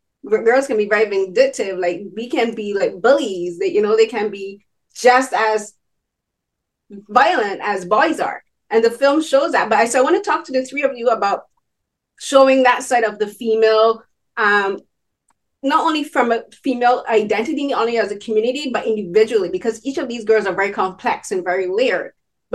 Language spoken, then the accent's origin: English; Barbados; because I'm from Barbados and I went to an all-girls secondary school